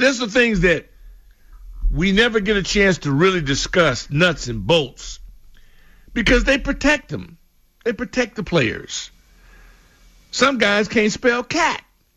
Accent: California, United States; I grew up out there in Orange County.

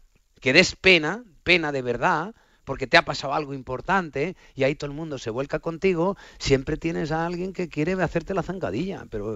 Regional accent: Puertollano, Castilla-La Mancha, Spain; que luego contara que soy de Puerto Llano

